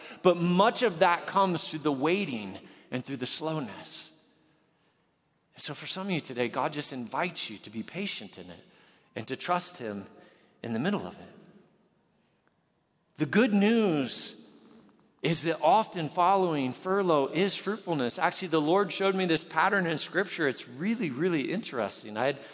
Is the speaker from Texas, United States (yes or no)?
no; Nebraska, United States; Now, I grew up in Nebraska, and we would often drive to the farm, my grandparents' farm that I mentioned